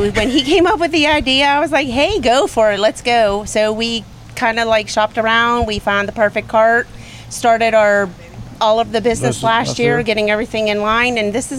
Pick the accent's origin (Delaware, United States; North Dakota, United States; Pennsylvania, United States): Pennsylvania, United States; Pittsburgh; And that's where we're from. We're from Troy Hill.